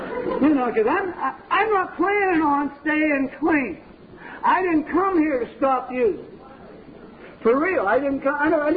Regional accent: Meadville, Pennsylvania, United States; I'm from Meadville. And I don't know if you're ever up in Meadville, three of us are from Meadville.

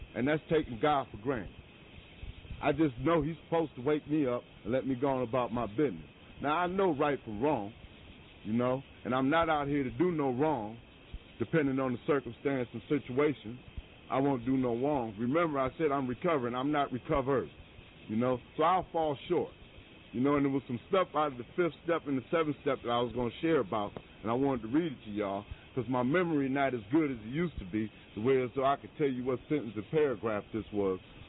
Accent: Buffalo, New York, United States; I'm from the Western New York area, Buffalo, New York, straight out of the Fruit Belt. I was born in the 50s, raised in the 60s, and I came out in the 70s.

